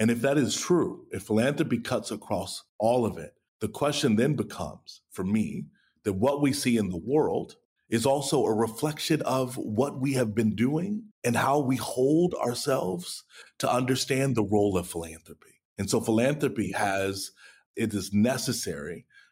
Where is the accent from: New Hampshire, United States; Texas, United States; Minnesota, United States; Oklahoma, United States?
Texas, United States; Dallas; I'm from South Dallas, Texas. My grandmother was a janitor.